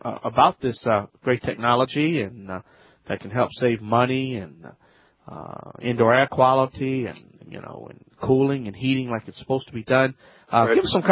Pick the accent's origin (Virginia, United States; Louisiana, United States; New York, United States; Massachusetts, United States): Louisiana, United States; That's right, I'm … … America's favorite home improvement self-help expert.